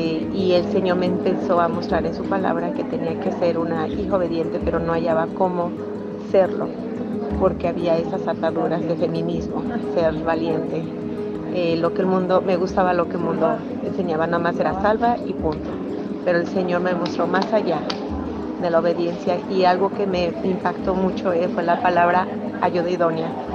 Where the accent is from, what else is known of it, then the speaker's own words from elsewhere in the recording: Mexico City, Mexico; now in Carroll, United States; soy del DF. Estoy en Estados Unidos desde hace 18 años, vivo en Alabama, de Carroll, Alabama. Tengo 18 años viviendo con mi esposo